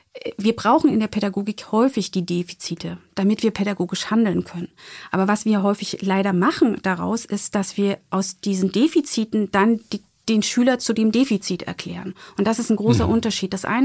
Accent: Saxony, Germany; Ich komme aus der Region aus Ostsachsen, eine Region, die in der ländlichen, ja, wirklich ländlichen Situation sind

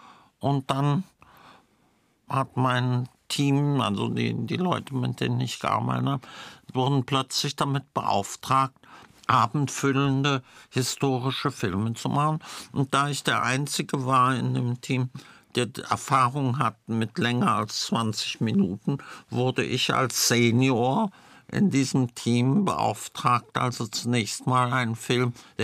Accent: Frankfurt, Hesse, Germany; born there; Ich bin ja nur zufällig in Frankfurt geboren.

